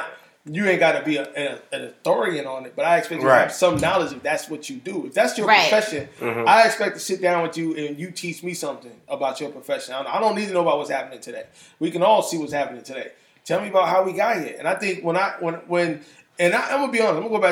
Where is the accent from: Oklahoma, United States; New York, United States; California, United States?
New York, United States; I'm a kid from New York.